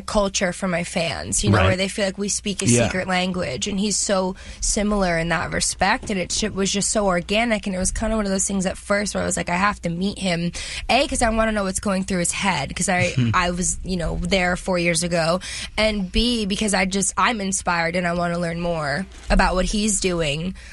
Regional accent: New Jersey, United States; I'm from New Jersey, which are kind of similar places in different parts of the world.

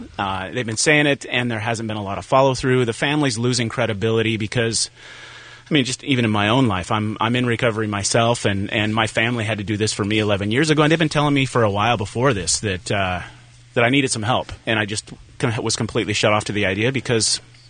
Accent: Arizona, United States; moved away; Well, what happened was my I grew up in Arizona.

